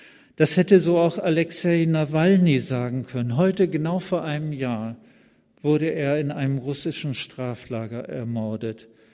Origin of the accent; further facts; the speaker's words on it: Cuxhaven, Lower Saxony, Germany; Ich bin ja in Cuxhaven am Wasser aufgewachsen